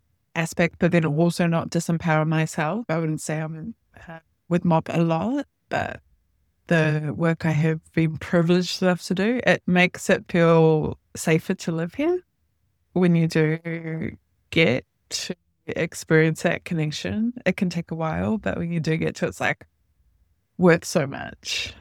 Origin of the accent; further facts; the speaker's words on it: New Zealand; now in Australia; sometimes we come over from Aotearoa and we bring our idea of indigeneity